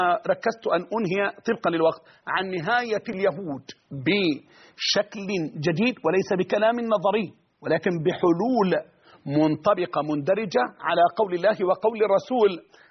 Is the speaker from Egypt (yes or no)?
yes; Egypt